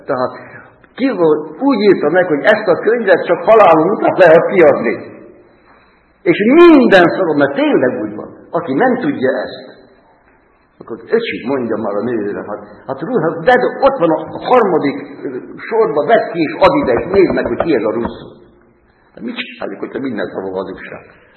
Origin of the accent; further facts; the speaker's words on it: Hungary; keresztény vagyok, és magyar vagyok, és őszintén az vagyok.